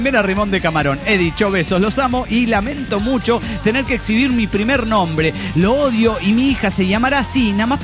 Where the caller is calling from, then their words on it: Ferrara, Emilia-Romagna, Italy; de Ferrara, Italia.